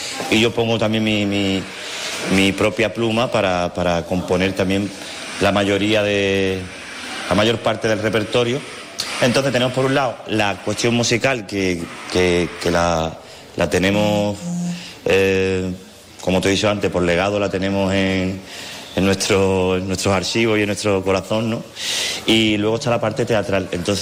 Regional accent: Jerez, Andalusia, Spain; hoy ha llegado el día de la presentación aquí en mi tierra, en Jerez, y la verdad que muy contento.

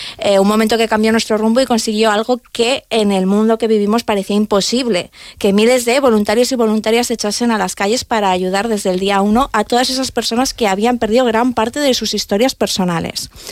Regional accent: Puçol, Valencian Community, Spain; porque yo soy de Puzol, ahí no uh-huh. pillo nada.

